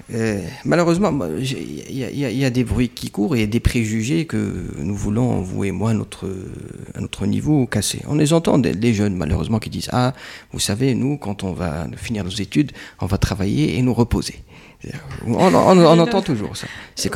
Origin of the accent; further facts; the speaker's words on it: Morocco; je suis marocain, je suis dedans